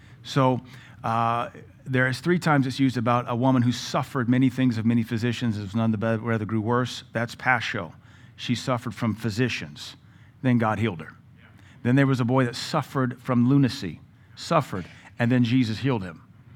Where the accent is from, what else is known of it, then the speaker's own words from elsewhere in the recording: the South, United States; This is a necessary doctrine, especially as a Southerner. I was raised in denominational churches, a little bit of Methodism, a whole lot of Southern Baptistism